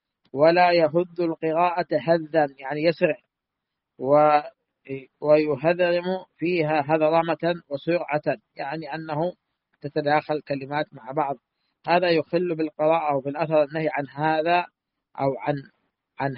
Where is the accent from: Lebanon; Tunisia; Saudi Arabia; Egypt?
Saudi Arabia; بلادنا المملكة العربية السعودية